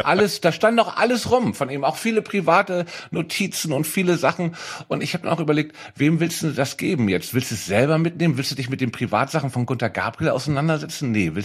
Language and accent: German; Hamburg, Germany; mal was Geiles für Hamburg zu tun und irgendwas zu machen für meine Heimatstadt